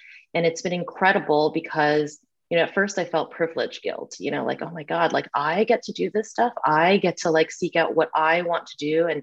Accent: the South, United States; like the impact of growing up in the South is interesting. Cause I mean, for me as a like kid of the 80s, you know, it's a very black and white life. And as a, you know, Asian person kind of like sticking out as a sore thumb.

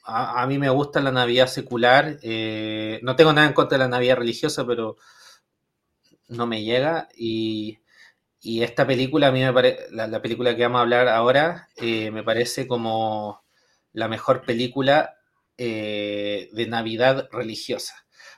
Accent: Chile; Entonces como que yo creo que para todo como chileno como que hay como una especie de, como de desconexión

